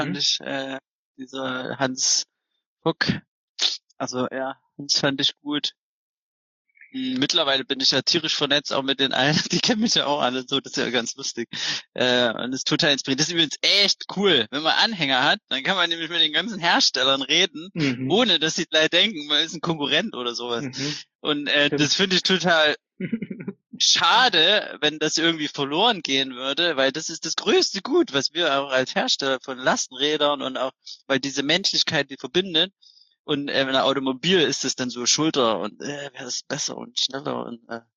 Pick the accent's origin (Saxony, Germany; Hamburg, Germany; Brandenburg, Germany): Saxony, Germany; Zwickau; now in Freiburg, Germany; hier ist tatsächlich viel wärmer, als wo ich herkomme. Ich komme eigentlich aus Zwickau. Da ist es schon mal gefühlt nochmal so 6-7 Grad kälter.